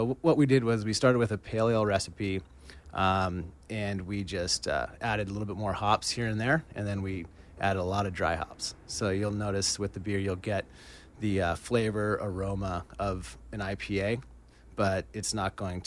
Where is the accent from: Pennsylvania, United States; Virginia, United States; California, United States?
California, United States; Laguna Beach; born there; I was born in South Coast Hospital, lived across the street, and I still live there today.